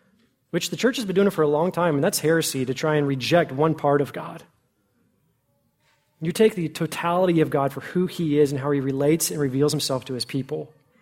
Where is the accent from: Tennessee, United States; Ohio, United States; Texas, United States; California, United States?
Texas, United States; Fort Worth; And I grew up in Fort Worth, so I haven't pulled an ox out of a ditch.